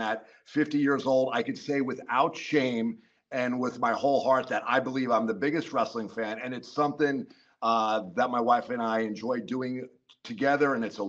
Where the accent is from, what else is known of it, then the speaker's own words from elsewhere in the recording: Rutherford, New Jersey, United States; but I saw my very first independent professional wrestling match at Fairleigh Dickinson University in my hometown of Rutherford.